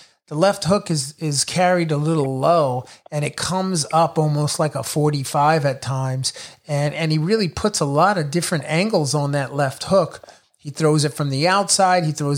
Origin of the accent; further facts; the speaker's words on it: Brooklyn, New York, United States; Teofimo is from my hometown. He's El Brooklyn. He's from Brooklyn, New York.